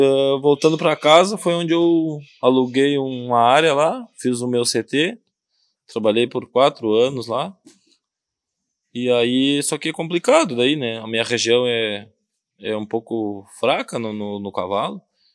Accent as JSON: {"language": "Portuguese", "town": "São Jerônimo", "region": "Rio Grande do Sul", "country": "Brazil", "tie": "born or raised there", "said": "Eu sou natural de São Jerônimo."}